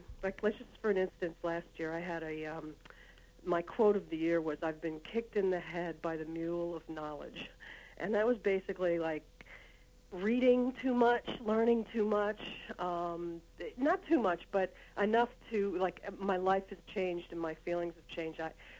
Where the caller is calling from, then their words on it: Lake Grove, New York, United States; Lake Grove.